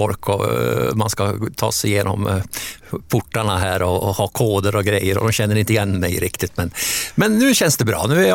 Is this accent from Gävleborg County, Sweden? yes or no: yes; Hamrången, Gävleborg County, Sweden; Men ändå, vi är rätt långsinta där uppe i Hamrången, va?